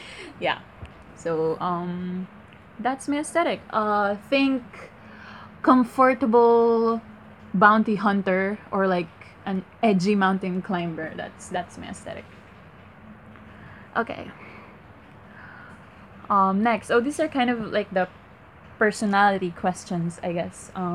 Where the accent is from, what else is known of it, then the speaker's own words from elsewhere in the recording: Philippines; I am not white. I am Filipino, born and raised.